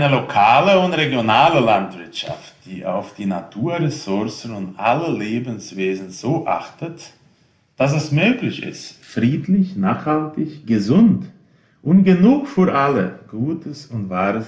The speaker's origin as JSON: {"language": "German", "country": "Brazil", "said": "Und in anderen Teilen der Welt, wie bei uns in Brasilien, werden dann weiter genutzt."}